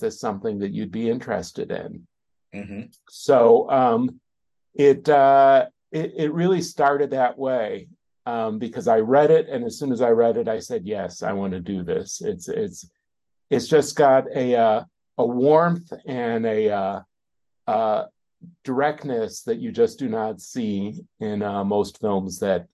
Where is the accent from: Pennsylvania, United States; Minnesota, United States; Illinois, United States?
Illinois, United States; Chicago; I grew up in Chicago.